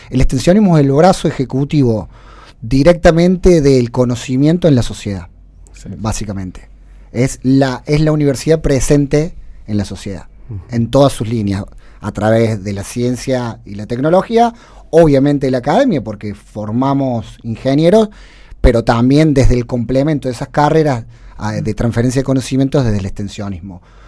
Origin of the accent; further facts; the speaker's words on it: Córdoba, Argentina; accent: Córdoba; Yo soy de Córdoba, de ahí mi acento.